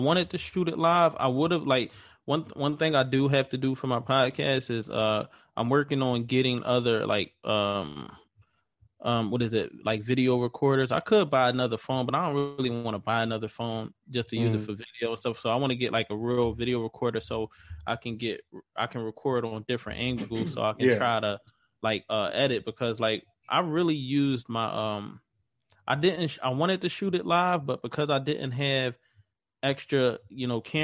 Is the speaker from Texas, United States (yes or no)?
no; Philadelphia, Pennsylvania, United States; You know, I'm from Philly, so it's not a, you know, me and my I don't know if you...